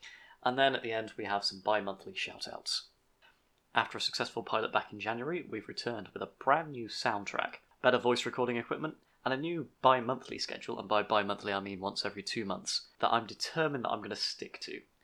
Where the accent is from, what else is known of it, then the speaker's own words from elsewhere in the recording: United Kingdom; accent: British; In particular, the Americans that seem to absolutely love my British accent.